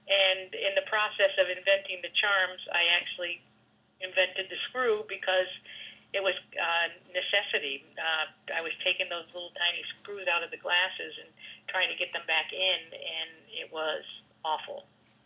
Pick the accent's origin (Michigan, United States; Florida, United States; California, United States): Florida, United States; Miami; also born or lived in Albany; I'm originally from Miami, Florida, and father was a professor at the University of Miami.